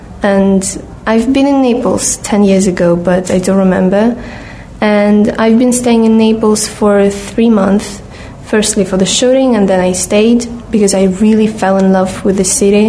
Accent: Russia; I'm from Russia and I'm 21

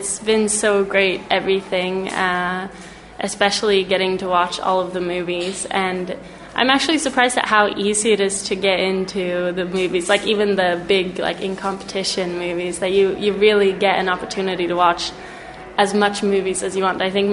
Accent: Stockholm, Stockholm County, Sweden; Yes, I am.

